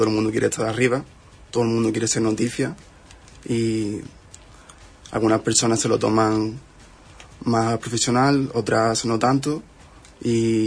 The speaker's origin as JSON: {"language": "Spanish", "town": "Corrales", "region": "Andalusia", "country": "Spain", "tie": "born or raised there", "said": "Y de mi pueblo, Corrales, también. La verdad que está todo el pueblo volcado."}